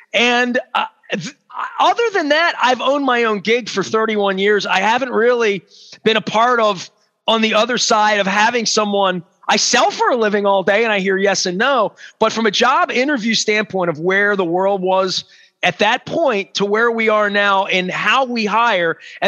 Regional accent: Dundalk, Maryland, United States; now in Baltimore, United States; we've talked about Mars supermarkets and me growing up in Dundalk and my dad working at Pantry Pride and Mars back in the 1960s and working the overnight shift.

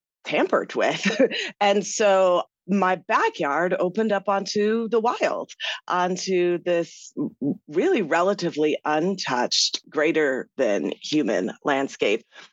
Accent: Irvine, California, United States; where the house I grew up in Irvine, California, quite literally, you would walk out the front door

